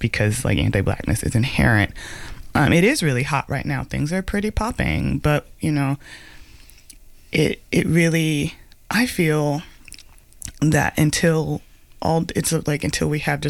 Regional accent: Texas, United States; I'm from Texas originally.

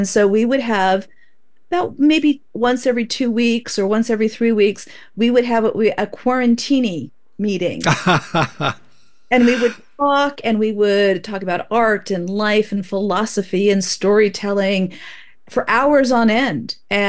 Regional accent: Oregon, United States; She lives in Oregon. I grew up in Oregon. She grew up on the East Coast. I now live on the East Coast.

